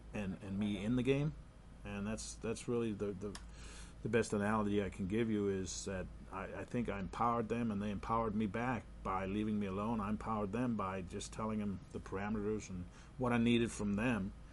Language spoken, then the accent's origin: English; Denmark; they also talk about doing in my hometown in Denmark, doing a ceremony, which could be kind of cool.